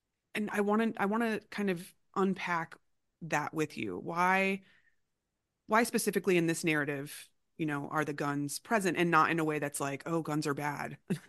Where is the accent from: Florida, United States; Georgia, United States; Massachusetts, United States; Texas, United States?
Florida, United States; I grew up in a home that had guns, and I'm from Florida, and it wasn't that uncommon.